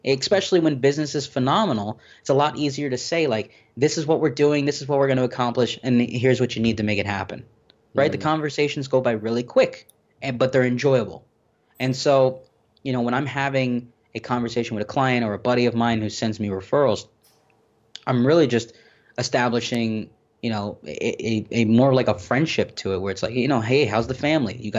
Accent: Miami, Florida, United States; Born and raised in Miami.

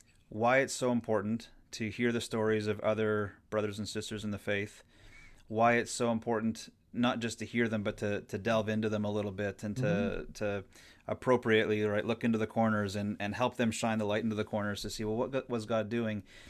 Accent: Ontario, Canada; I come from the Ottawa Valley in Canada

